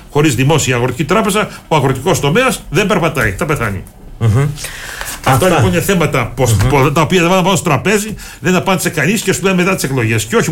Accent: Greece; όχι ως βουλευτής, ως Έλληνας, το ζητάμε να δούμε την στατική μελέτη

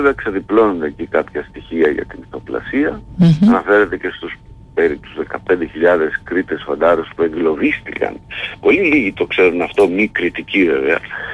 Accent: Arta, Epirus, Greece; Εχθές μου στείλανε από την ιδιαίτερη πατρίδα μου την Άρτα κάποιες ερωτήσεις για μια συνέντευξη

